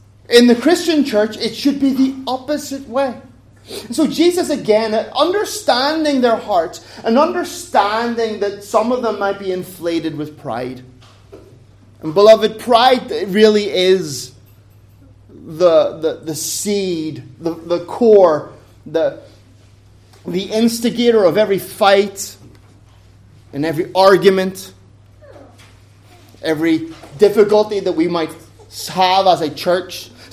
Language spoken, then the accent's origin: English; Ireland; I'm from Ireland. We don't speak Greek there.